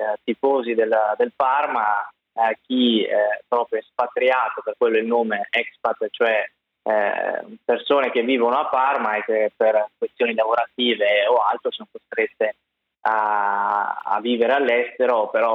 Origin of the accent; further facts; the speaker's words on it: Albania; moved away; also born or lived in Caserta; Sì, vengo dall'Albania, sono nato lì, poi nel 98, nel 97-98 vado a Caserta